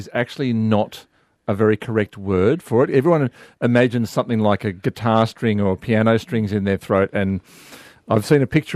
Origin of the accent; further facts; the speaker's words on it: New South Wales, Australia; Because I used to sound quite nasal, mate. I grew up in New South Wales, in the middle of New South Wales